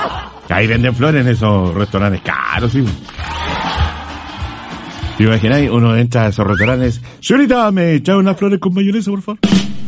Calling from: Tomé, Biobío, Chile

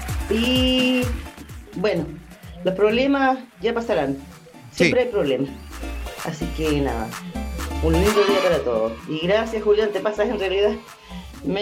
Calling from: Labranza, Araucanía, Chile; de Labranza

